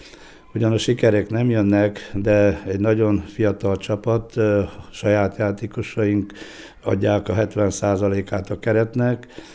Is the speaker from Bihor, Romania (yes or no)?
no; Joseni, Harghita, Romania; székely gyerekként, ugye az akkori telek nem ilyenek voltak, mint most. Ha vár még most is az ország leghidegebb pontjának számít Gyergyalfalu, az én szülőfalum.